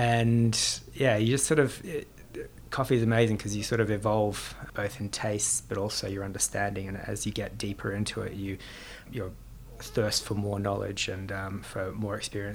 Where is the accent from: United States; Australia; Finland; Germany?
Australia; Sydney, New South Wales; It goes back to growing up in Australia and the cafes that we were going to back in Sydney back in the day, so early 2000s.